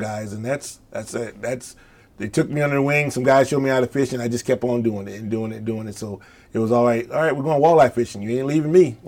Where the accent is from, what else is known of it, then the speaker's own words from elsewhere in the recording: Eau Claire, Wisconsin, United States; I'm from Eau Claire, Wisconsin.